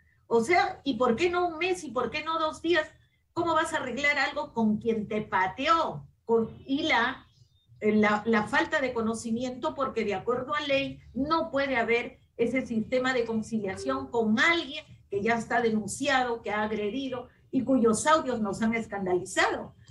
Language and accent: Spanish; Peru; no solucionar los problemas de fondo que tenemos como peruanas y peruanos